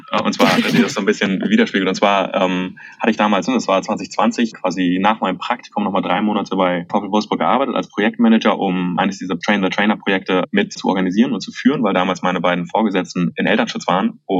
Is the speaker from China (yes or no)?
yes; China; bin ich in China aufgewachsen. Ja. Hab dort mein Abitur gemacht, war von 2012 bis 2016 vor Ort und bin auf eine deutsche Schule gegangen.